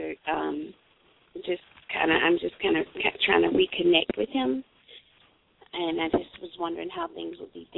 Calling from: Florida, United States; I'm calling from Florida.

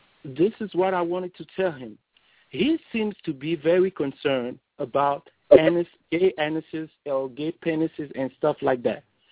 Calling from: France; And as I told you, I'm calling from France, and I try to do everything to be able to call you guys.

